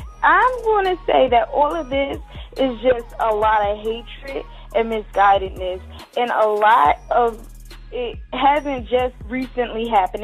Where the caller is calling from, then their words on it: Philadelphia, Pennsylvania, United States; I'm coming from the Philadelphia area.